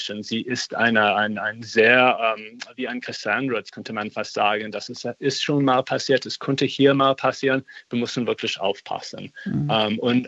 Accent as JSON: {"language": "German", "region": "Arizona", "country": "United States", "said": "Ich komme aus Arizona und es gibt so viele Leute auf die Straße."}